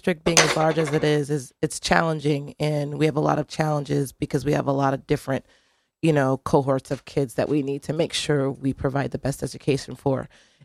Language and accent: English; New Haven, Connecticut, United States; I grew up in New Haven, and I grew up at a time when it was the educational system was very tough.